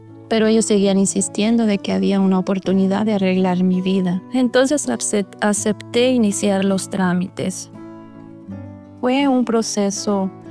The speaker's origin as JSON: {"language": "Spanish", "country": "Mexico", "tie": "born there", "said": "Nací en México en una familia católica. Soy la mayor de 6 hermanos."}